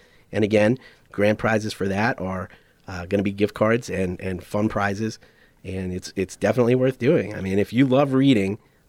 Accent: New York, United States; also born or lived in New Jersey; I moved to Huntley from New York City. I grew up in New York and New Jersey.

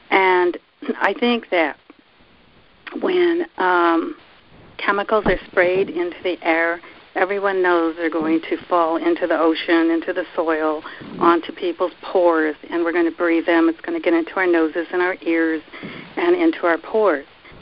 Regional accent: United States; watching these chemtrails for years because I grew up in America and they weren't there before.

